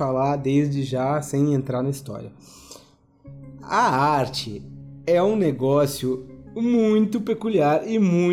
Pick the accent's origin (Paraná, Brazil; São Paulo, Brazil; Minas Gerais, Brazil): Paraná, Brazil; Curitiba; born there; Eu sou cartesiano, que eu não nasci aqui, nasci lá, em Curitiba.